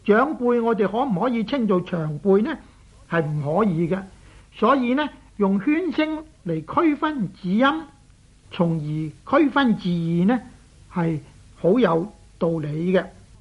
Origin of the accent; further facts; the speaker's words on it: Guangdong, China; 我哋广东人